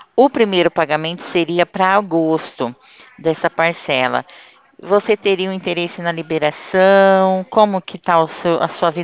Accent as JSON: {"language": "Portuguese", "town": "Ribeirão Preto", "region": "São Paulo", "country": "Brazil", "said": "Não, eu sou daqui de Ribeirão."}